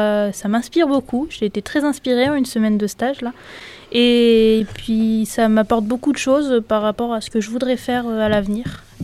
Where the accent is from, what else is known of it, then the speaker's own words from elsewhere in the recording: Saint-Jean-en-Royans, Auvergne-Rhône-Alpes, France; Non, je viens de Saint-Jean-en-Royans, mais je fais mes études à Grenoble.